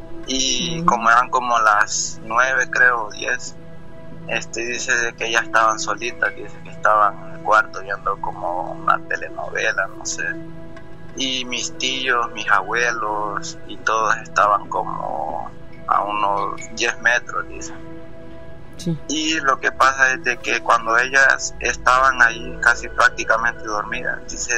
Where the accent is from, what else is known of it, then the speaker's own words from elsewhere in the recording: Honduras; now in Maryland, United States; Soy de Honduras.